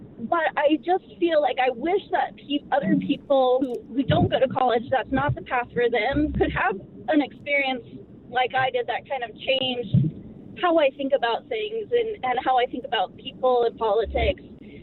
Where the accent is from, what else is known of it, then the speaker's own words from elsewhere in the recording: Ohio, United States; I grew up in Shelby County, Ohio. I went to a really small county school